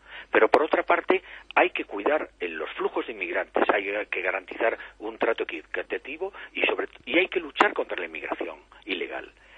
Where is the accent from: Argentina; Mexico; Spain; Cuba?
Spain; nosotros los españoles somos los dueños del destino de Europa y somos verdaderos ciudadanos europeos.